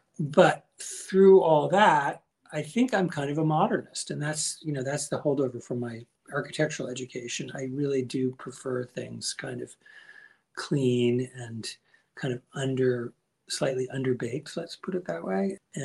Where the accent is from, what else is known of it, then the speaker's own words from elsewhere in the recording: New York, United States; I'm a New Yorker. I've lived in New York for 68 years